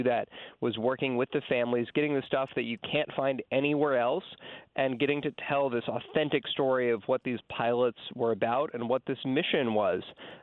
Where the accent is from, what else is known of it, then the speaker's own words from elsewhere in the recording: Arizona, United States; and I grew up, you know, going to visit growing up in Arizona, going to visit the Air Museum with him